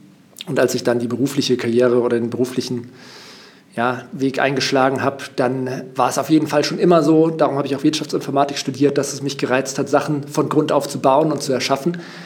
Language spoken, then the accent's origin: German; Baden-Württemberg, Germany; Ich bin in der Nähe von Heidelberg aufgewachsen, habe dort mein Abitur gemacht und dann eben, wie du gesagt hast, meinen Bachelor in Mannheim angefangen